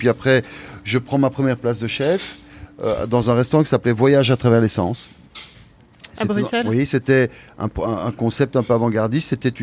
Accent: Liège, Wallonia, Belgium; je ne veux pas rester sur Liège. Je suis d'origine liégeoise

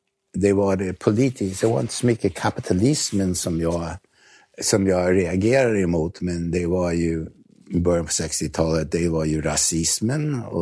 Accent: New York, United States; Swedish is a second language; moved away as an adult; now in Sweden; Jag föddes 1944 i New York. Okay. Och jag kom till Sverige 1964 som 20-åring.

